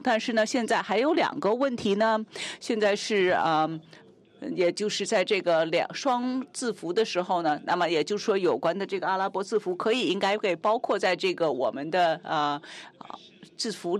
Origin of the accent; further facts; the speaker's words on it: Hong Kong; 因为我也是从香港来的，所以非常高兴呢